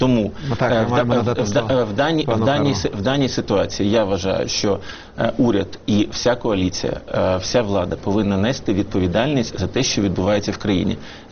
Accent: Odesa, Odesa Oblast, Ukraine

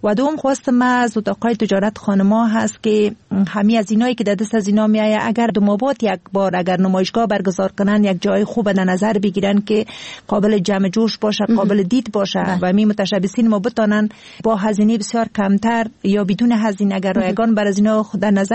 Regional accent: Kabul, Afghanistan; خودم از کابل هستم، تا فعلا طرف ولایت های خود هیچ نرفتیم.

